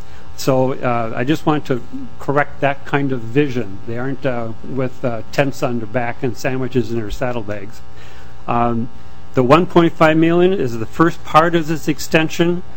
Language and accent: English; Nevis, Minnesota, United States; I'm from Nevis